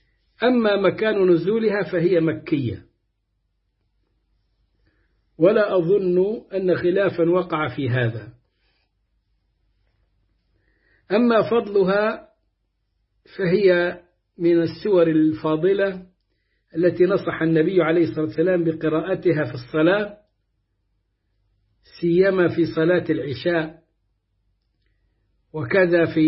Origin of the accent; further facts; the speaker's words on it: Egypt; عندنا في مصر